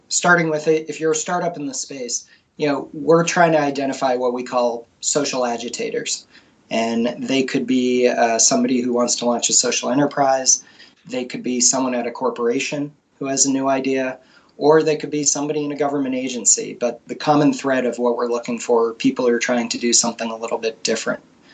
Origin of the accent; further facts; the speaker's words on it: Massachusetts, United States; So the long story is I grew up outside of Boston. I am the son of a tech entrepreneur in the Route 128 area